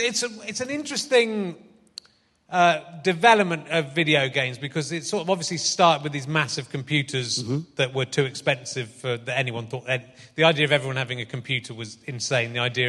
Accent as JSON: {"language": "English", "region": "South West England", "country": "United Kingdom", "said": "I was from Somerset."}